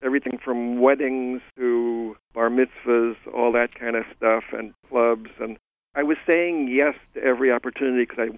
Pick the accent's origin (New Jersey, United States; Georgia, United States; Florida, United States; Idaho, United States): New Jersey, United States; He's from Cleveland. I'm from New Jersey originally. He's African American. I'm white, North American.